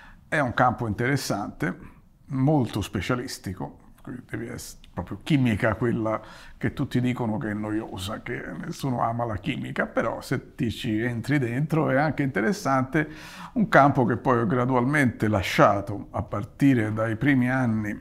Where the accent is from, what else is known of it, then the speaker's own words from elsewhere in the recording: Florence, Tuscany, Italy; sono italiano, sono fiorentino, nato a Firenze e vivo ancora a Firenze.